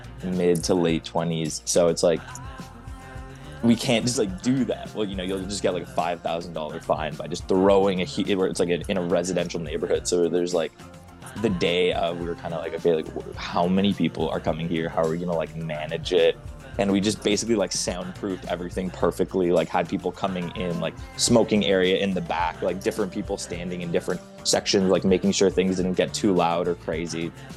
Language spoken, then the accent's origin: English; Toronto, Ontario, Canada; And yeah, I'm from Toronto.